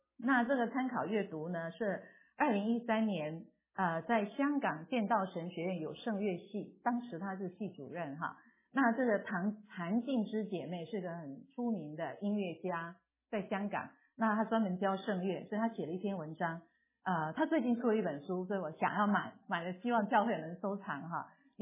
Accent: China; 我们中国人好像学的比较好

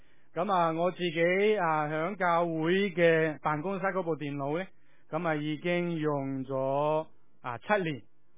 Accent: China; 但系我哋中国人习惯咗系用烧肉、用鸡

